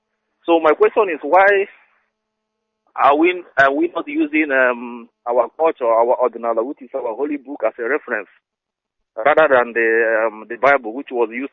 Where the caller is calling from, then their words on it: Vienna, Austria; I'm calling from Vienna, Austria.